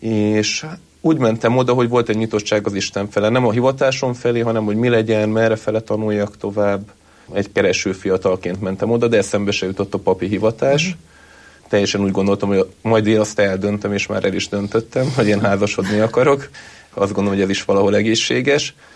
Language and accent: Hungarian; Budapest, Hungary; born there; Igen, én egy katolikus családból jövök, Budapesten születtem, 7 vagyunk testvérek